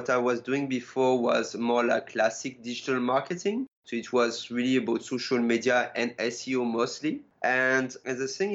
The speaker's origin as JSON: {"language": "English", "country": "France", "also_born_or_lived": "United States / England / Ireland / Spain", "second_language": "English", "moved": "yes", "lives_now": "Taiwan", "said": "Taiwan is actually the 7th country I lived in. You probably hear my accent. I'm originally from France, but then I used to live in the US, in England, in Ireland, in Spain, and in Australia."}